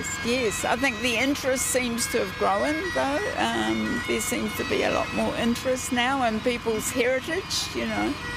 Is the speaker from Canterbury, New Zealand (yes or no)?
no; Marton, Manawatū-Whanganui, New Zealand; I come from Martin, but we're a blend now.